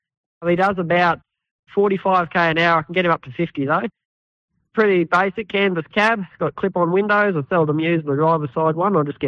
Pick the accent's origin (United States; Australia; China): Australia; Queensland; moved away; Sunshine Coast, Mullaney on the Sunny Coast. So I left there a while ago and it's been poking around ever since.